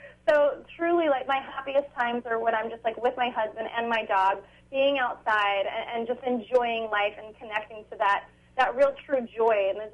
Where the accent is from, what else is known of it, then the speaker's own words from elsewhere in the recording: the South, United States; as a kid growing up in the South, we would always have tea, and it reminds me of like my childhood, sitting on my front porch with my grandma